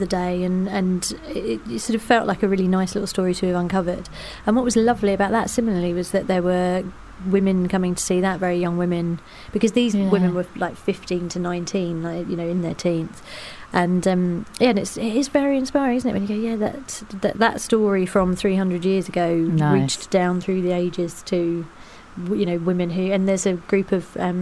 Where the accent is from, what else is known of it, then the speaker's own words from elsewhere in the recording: London, United Kingdom; Because I grew up around South London.